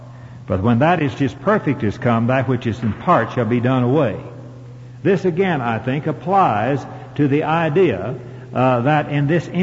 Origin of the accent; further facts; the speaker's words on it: Midwest, United States; I'm from the Middle West, where innately we are not as emotional as Southern people are.